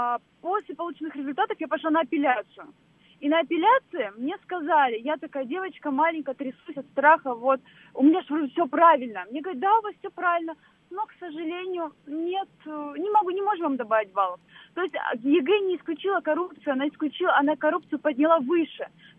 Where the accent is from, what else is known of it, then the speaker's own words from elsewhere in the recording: Dagestan, Russia; Да, да, я из Дагестана